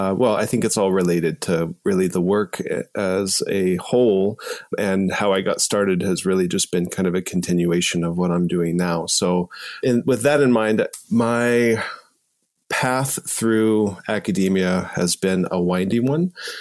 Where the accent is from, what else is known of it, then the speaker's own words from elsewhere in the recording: Texas, United States; For a little bit of context, I grew up in Texas. As you said, I'm a citizen of the Cherokee Nation, but I primarily grew up away from community.